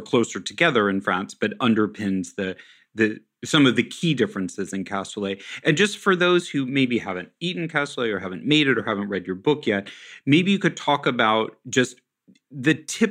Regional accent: Kansas City, Missouri, United States; I grew up in Kansas City

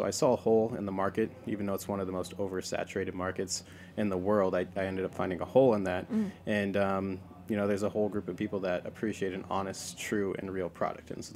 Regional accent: Pacific Northwest, United States; But I grew up in the Northwest. That's where I'm from.

